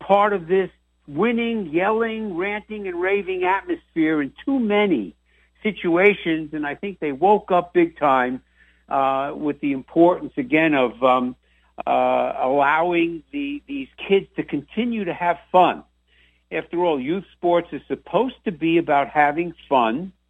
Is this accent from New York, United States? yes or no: yes; Massapequa, New York, United States; My hometown was in the Little League World Series last year, Massapequa, Long Island.